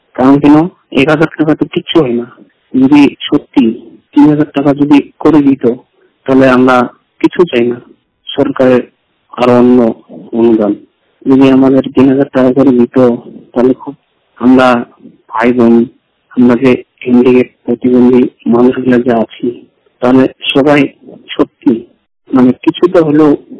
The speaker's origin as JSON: {"language": "Bangla", "town": "Barobisha", "region": "West Bengal", "country": "India", "tie": "born or raised there", "said": "ও আমার বাড়ি বারবিশা আলিপুর জেলা পশ্চিমবঙ্গ রাজ্য।"}